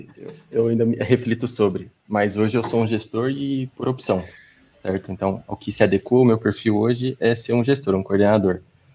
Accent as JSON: {"language": "Portuguese", "town": "Maringá", "region": "Paraná", "country": "Brazil", "said": "sou do Paraná, Maringá, falo porta, porteiro e portão."}